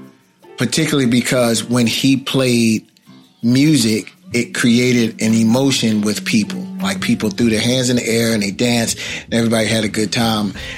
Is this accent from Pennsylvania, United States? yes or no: yes; Philadelphia, Pennsylvania, United States; Growing up in Philadelphia, they would have a lot of block parties